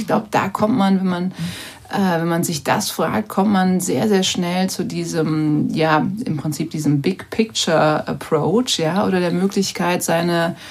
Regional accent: North Rhine-Westphalia, Germany; Also ich bin ja auch im Rheinland aufgewachsen. Ich bin ja auch keine Amerikanerin

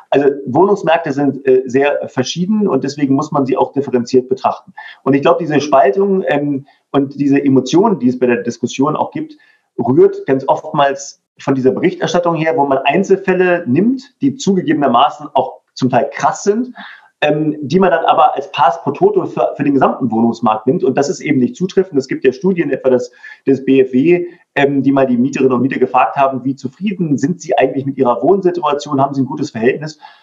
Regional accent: Berlin, Germany; Ich sehe das an meiner Heimatstadt Berlin

